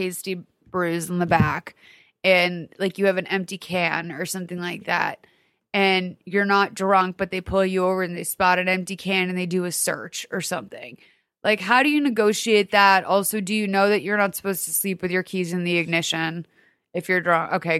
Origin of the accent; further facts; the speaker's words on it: Lexington, Massachusetts, United States; I mean, I grew up in Lexington, Mass, a historical city.